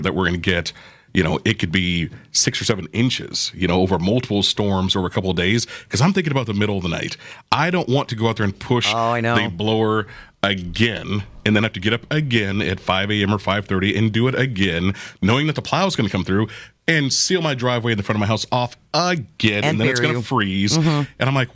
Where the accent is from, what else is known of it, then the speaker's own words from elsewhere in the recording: Orlando, Florida, United States; I grew up in Orlando, Florida.